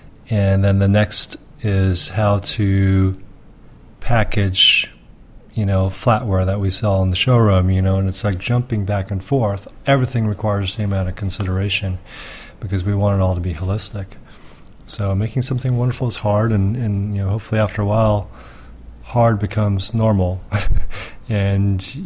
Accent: New Jersey, United States; And we are both from New Jersey.

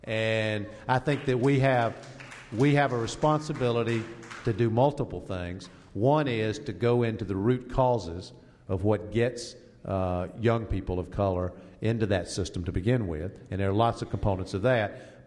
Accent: South Carolina, United States; also born or lived in Georgia; I was born in 1953 in South Carolina. I lived my whole youth in South Carolina, Georgia, and North Carolina.

